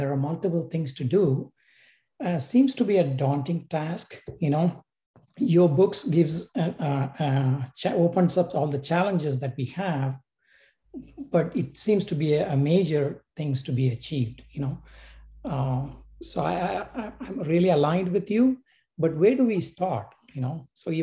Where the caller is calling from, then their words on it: Chicago, Illinois, United States; I'm calling from Chicago.